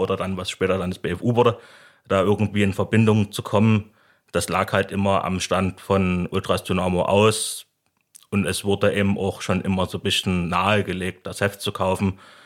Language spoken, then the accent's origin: German; Dresden, Saxony, Germany; born there; bin gebürtiger Dresdner und wohne auch dort. Bin jetzt 36 Jahre alt